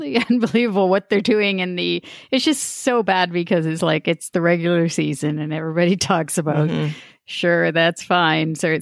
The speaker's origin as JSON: {"language": "English", "town": "Scarborough", "region": "Ontario", "country": "Canada", "tie": "born or raised there", "said": "My town of Scarborough, my hometown"}